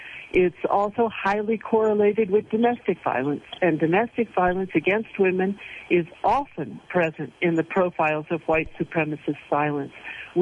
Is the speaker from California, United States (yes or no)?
no; Oregon, United States; in my home state of Oregon at the Malheur National Wildlife Refuge.